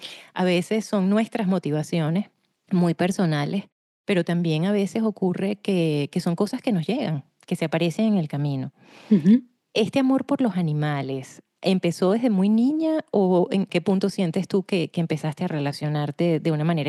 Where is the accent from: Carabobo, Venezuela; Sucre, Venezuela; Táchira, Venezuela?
Carabobo, Venezuela; Valencia; yo me fui a Caracas a estudiar, yo soy de Valencia.